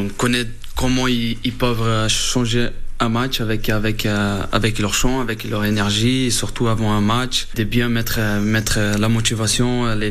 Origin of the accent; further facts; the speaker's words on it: Brazil; Moi, je viens du Brésil.